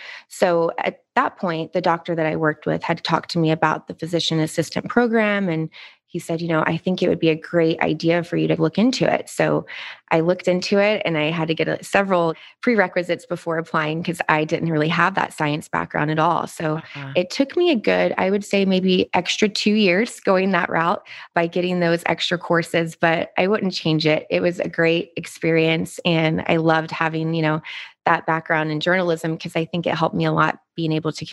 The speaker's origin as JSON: {"language": "English", "region": "Kentucky", "country": "United States", "tie": "born or raised there", "said": "I originally got my bachelor's in journalism and I grew up in Kentucky."}